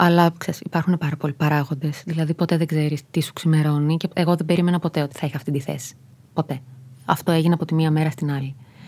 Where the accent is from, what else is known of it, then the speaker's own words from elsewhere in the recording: Thessaloniki, Central Macedonia, Greece; now in Athens, Greece; ετοιμάζομαι πάλι το βράδυ να φύγω για Θεσσαλονίκη